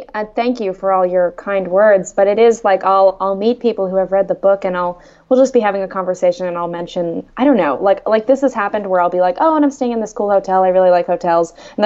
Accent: Austin, Texas, United States; I am a cartoonist from Austin, Texas.

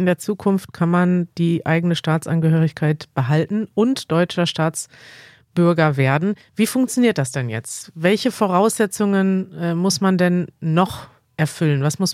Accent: Colombia; now in Germany; dann muss ich meinen kolumbianischen Pass abgeben und kann unter Umständen nicht mehr so leicht in meine Heimat reisen.

